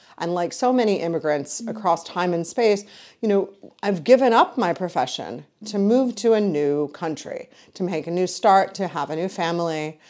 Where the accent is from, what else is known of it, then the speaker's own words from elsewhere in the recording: Detroit, Michigan, United States; I'm from the Midwest. I'm from Detroit. Nowadays, Detroit's a bigger city, but it certainly wasn't then, and I'm from the suburbs.